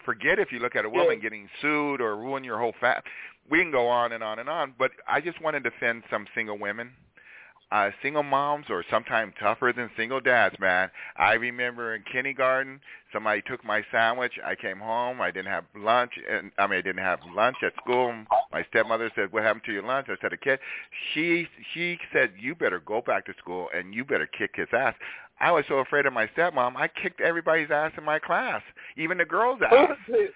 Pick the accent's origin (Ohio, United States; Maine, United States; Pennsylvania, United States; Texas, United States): Pennsylvania, United States; Philadelphia; I have seen some moms when I'm growing up in Inglewood in Philadelphia.